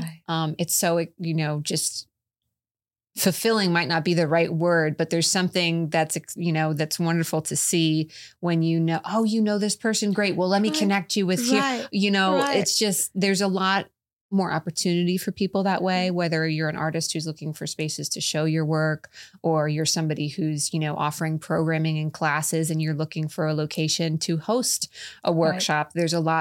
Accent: Palm Beach Gardens, Florida, United States; I mean, I grew up in Palm Beach Gardens. I lived in West Palm Beach for a decade

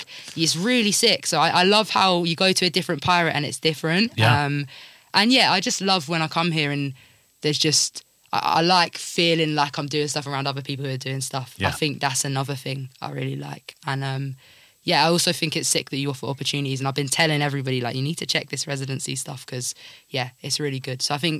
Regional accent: Cambridge, East of England, United Kingdom; Even now people think I'm from Nottingham, I have to be like I'm from Cambridge.

